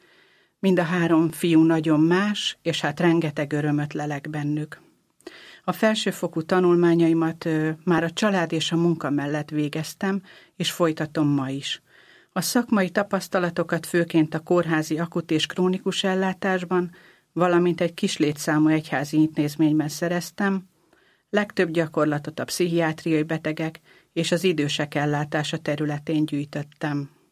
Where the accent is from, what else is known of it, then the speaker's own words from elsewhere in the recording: Esztergom, Komárom-Esztergom, Hungary; Én 1975-ben születtem Esztergomban, így aztán vidéken nőttem fel, és vidéken jártam a középiskolába is.